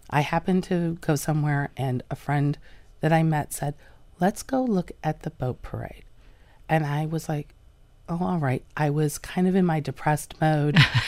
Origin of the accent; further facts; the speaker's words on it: New York, United States; moved away as an adult; I'm a transplant from Western New York, and I came down here when I was 18.